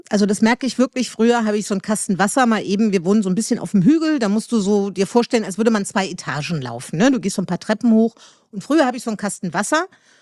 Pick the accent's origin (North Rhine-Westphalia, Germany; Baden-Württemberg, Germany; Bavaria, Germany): North Rhine-Westphalia, Germany; Meerbusch; now in Berlin, Germany; ich komme aus Meerbusch, das ist ein kleines Dorf in Nordrhein-Westfalen. Da ist alles ein bisschen langsamer und ruhiger und netter.